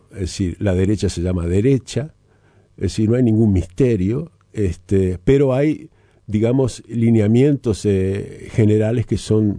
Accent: Montevideo, Uruguay; yo nací en Montevideo, diría Darwin. Yo nací en La Unión, en la calle Comercio 2342.

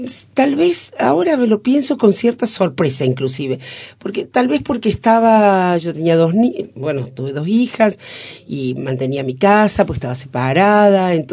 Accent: Córdoba, Argentina; now in Sierras Chicas, Argentina; Cordobesa, así es. Nací en Córdoba, en la provincia, en un pueblo de la provincia. Me he criado en Córdoba, salvo una breve estancia en la Patagonia y los viajes y demás. Siempre he vivido en Córdoba y ahora en un pequeño pueblito de las Sierras Chicas

